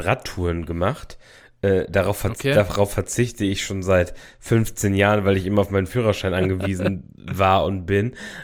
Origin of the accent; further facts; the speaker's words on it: Lower Saxony, Germany; Ich komm aus Friesland, bei 1,6 Promille, da fangen manche erst an.